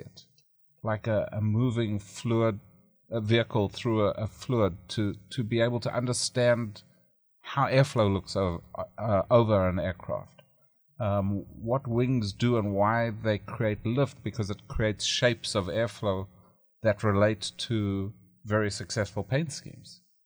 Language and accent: English; South Africa; now in New York, United States; Originally, I'm from South Africa, which is where I learned to fly when I was a teenager.